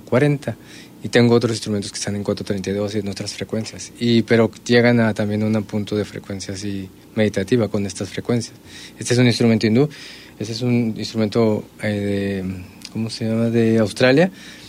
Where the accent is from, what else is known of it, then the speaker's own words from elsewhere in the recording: Monterrey, Nuevo León, Mexico; born there; now in Puerto Vallarta, Mexico; Sí, nací en Monterrey.